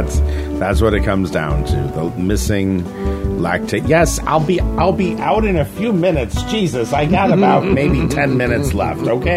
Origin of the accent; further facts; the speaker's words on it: Minnesota, United States; I'm from Minnesota. I got a cold.